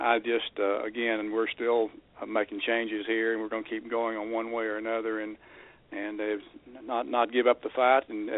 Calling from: Arkansas, United States; Hey, I'm from Arkansas.

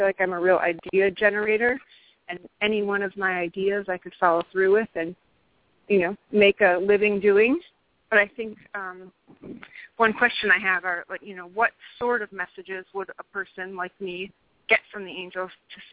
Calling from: California, United States; I'm calling from California.

